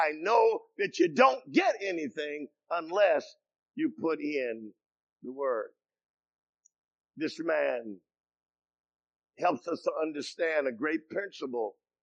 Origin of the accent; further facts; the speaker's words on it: Bronx, New York, United States; You know, I was from the Bronx, New York, and you just couldn't wear a Cub Scout uniform in the Bronx, New York, unless you wanted to get beat up every day.